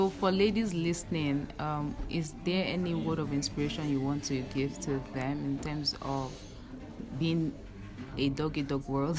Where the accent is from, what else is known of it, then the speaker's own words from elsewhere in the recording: Nigeria; because I am from Nigeria, and most people seem to have given up on situations of things in the country